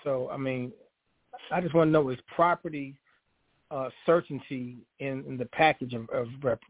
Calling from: West Hollywood, California, United States; I'm calling from West Hollywood, California.

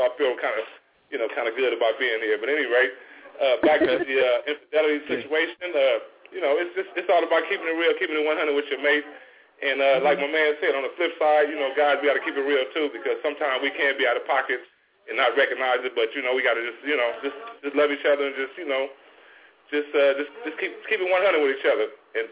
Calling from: Los Angeles, California, United States; down here on the West Coast, Los Angeles.

